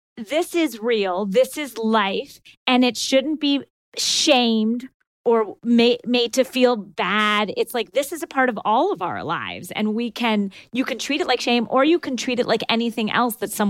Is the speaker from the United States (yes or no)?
yes; the South, United States; when I was little, I grew up in the South. There weren't a lot of Jews around.